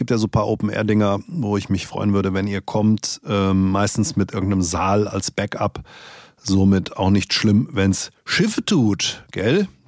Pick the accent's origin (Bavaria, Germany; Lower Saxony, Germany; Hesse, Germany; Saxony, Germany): Hesse, Germany; Langen; weil ich komme ja aus Langen, habt ihr ja schon mitbekommen wahrscheinlich, bin da aufgewachsen.